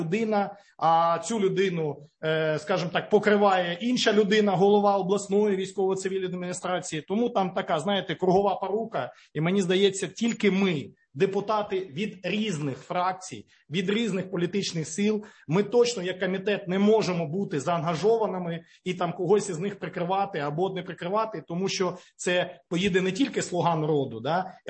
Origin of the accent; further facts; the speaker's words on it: Luhansk Oblast, Ukraine; хоча сам я з Луганської області.